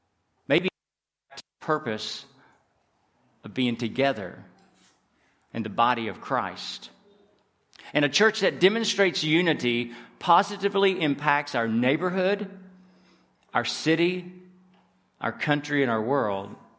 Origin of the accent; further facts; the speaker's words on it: Tennessee, United States; accent: Southern; you probably can tell from my accent. So I'm from the South, and mostly proud of it, from being East Tennessee and in the mountains.